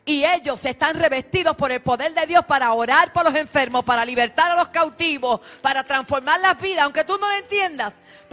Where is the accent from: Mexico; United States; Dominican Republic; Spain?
United States; New York; born there; Yo nací en Nueva York.